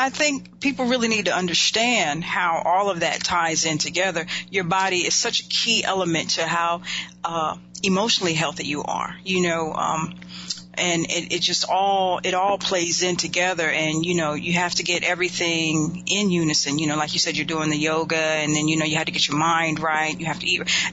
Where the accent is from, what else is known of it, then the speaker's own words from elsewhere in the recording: New York, United States; And I'm a New Yorker. I need a slice of pie.